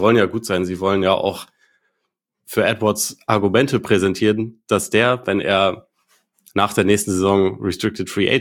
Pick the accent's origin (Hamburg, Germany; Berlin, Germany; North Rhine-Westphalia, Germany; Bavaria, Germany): Bavaria, Germany